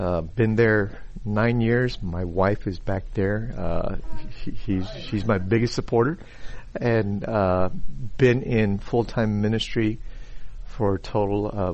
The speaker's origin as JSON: {"language": "English", "town": "San Antonio", "region": "Texas", "country": "United States", "tie": "born or raised there", "said": "And so San Antonio is my hometown, and so we just sensed that the time was right"}